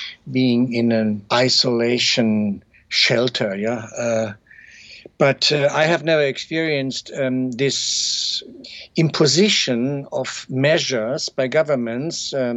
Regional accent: Saarland, Germany; my childhood countryside, where I grew up in the Saarland in southwest Germany, a small region near the French-Luxembourg border

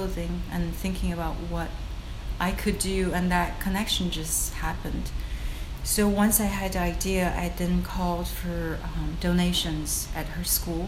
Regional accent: China; English is a second language; moved away; I'm an immigrant. I came from China. I've lived here for 20-some years.

